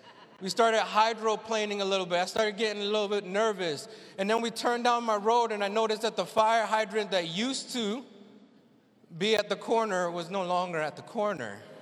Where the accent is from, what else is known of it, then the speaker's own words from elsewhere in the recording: Virginia Beach, Virginia, United States; and I'm from Virginia Beach, Virginia, and I'm, like, right on the East Coast.